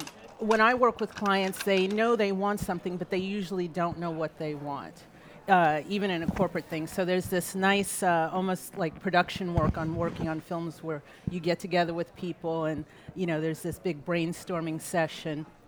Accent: New York City, New York, United States; growing up in New York in the 70s, I mean, where there were a lot of murals, telling stories, and a lot of advertising murals as well.

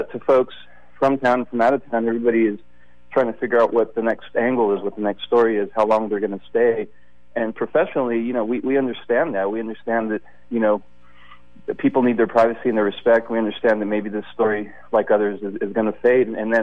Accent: United States; a person that looks like myself, who's a Hispanic male, 41 years old, born and raised in the United States

